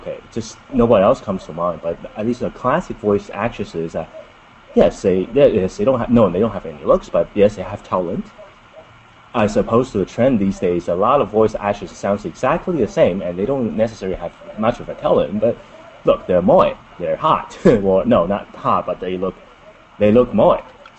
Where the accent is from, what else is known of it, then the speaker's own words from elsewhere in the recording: United States; An American. And I am American.